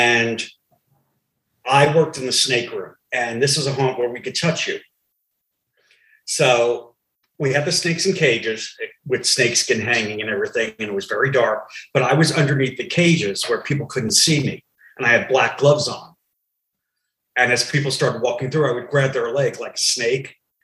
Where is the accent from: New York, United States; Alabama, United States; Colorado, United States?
New York, United States; growing up in New York, I would watch creature features and chiller theater as a kid